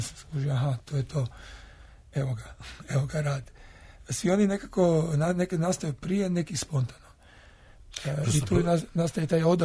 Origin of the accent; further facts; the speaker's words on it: Poreč, Istria County, Croatia; also born or lived in Pula; rođen sam u Puli, inače sam iz Poreča.